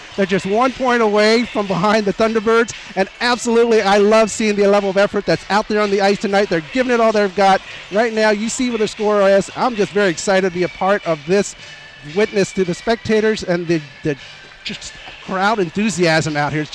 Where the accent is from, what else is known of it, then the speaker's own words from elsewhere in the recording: Laos; I am from Laos.